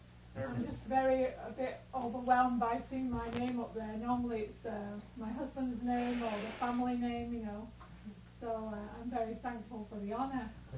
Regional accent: England, United Kingdom; because I'm from England, it's kind of a religious country

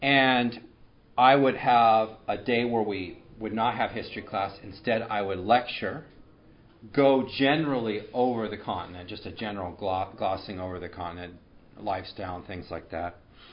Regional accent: United States; And she asked if I was Canadian. I said, no, I'm American.

